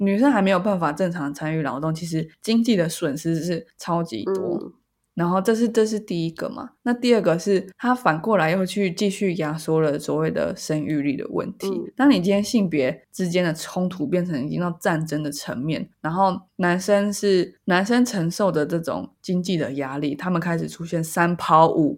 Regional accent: Taiwan; 如果我去南韩然后没有人看得出来我是台湾人

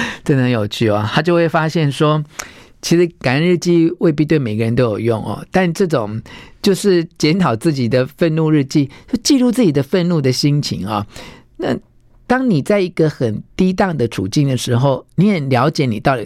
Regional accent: Taiwan; 就我们台湾话就软土生绝了，

